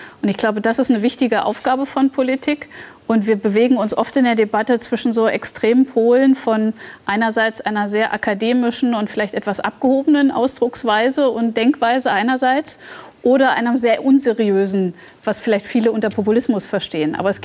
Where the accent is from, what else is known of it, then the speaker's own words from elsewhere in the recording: East Germany, Germany; Das ist für mich als Ostdeutsche zum Beispiel auch was Emotionales